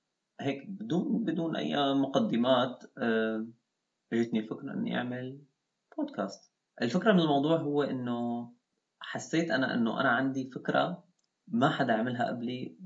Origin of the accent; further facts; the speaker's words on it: Damascus, Damascus Governorate, Syria; now in Germany; أصلي من سوريا من الشام وبعيش بألمانيا تقريبا من 6 سنين.